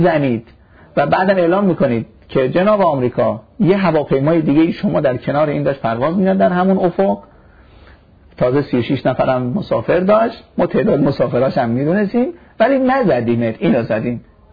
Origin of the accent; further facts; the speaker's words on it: Iran; ما خودم ایرانی هستیم داریم زندگی میکنیم.